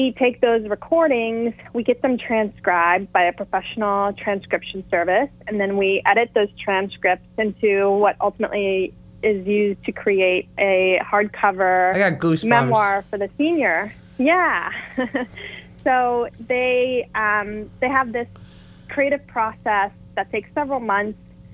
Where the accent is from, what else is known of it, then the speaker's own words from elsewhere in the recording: Cincinnati, Ohio, United States; I'm originally from Cincinnati, Ohio.